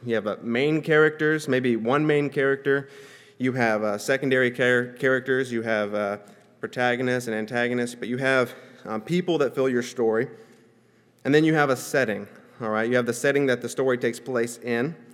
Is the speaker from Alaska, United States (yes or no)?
yes; Anchorage, Alaska, United States; now in South Africa; I grew up in Anchorage at the DeBar congregation, Anchorage Church of Christ, and after high school I joined the AIM program, and I went to South Africa, Port Elizabeth, South Africa